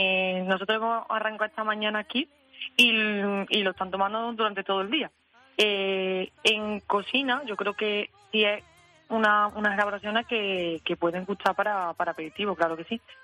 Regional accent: Estepa, Andalusia, Spain; porque somos de Estepa y tenemos que tener esos helados.

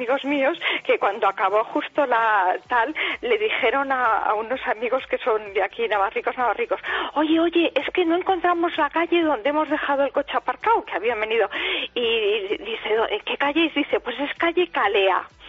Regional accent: Aragon, Spain; Yo es que soy aragonesa

